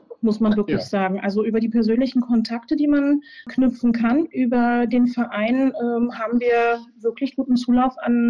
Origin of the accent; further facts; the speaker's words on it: Premnitz, Brandenburg, Germany; Also wir sind vor 3 Jahren hier wieder ins Havelland gezogen. Ich komme hier aus Premnitz